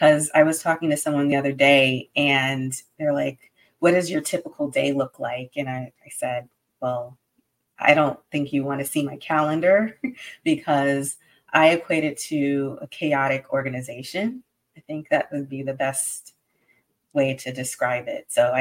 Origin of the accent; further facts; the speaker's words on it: Fort Lauderdale, Florida, United States; So I'm originally from Fort Lauderdale